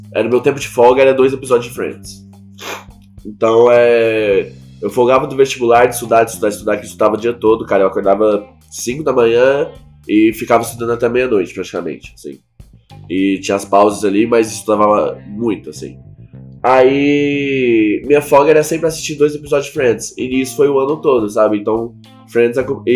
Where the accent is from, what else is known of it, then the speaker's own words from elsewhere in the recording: Goiânia, Goiás, Brazil; Na minha terra natal, pela primeira vez, fazer meu show solo em Goiânia.